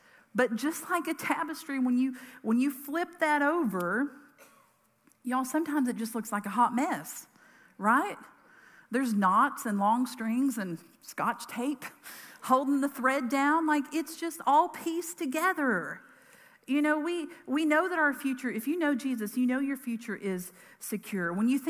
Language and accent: English; Karns, Tennessee, United States; I grew up in Carnes, like Carnes, like back when it was just farmland on Emory Road and not subdivisions every 10 feet. And more than that, my mom grew up in Carnes and my grandparents grew up in Carnes.